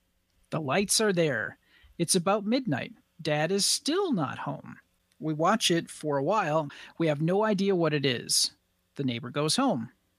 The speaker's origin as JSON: {"language": "English", "region": "Wisconsin", "country": "United States", "accent": "Wisconsin", "said": "Vanessa was saying that my Wisconsin accent became more pronounced as the slower I talked."}